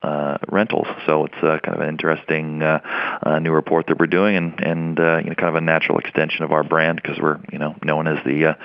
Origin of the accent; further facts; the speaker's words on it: Canada; So when I moved back to Canada, which I am Canadian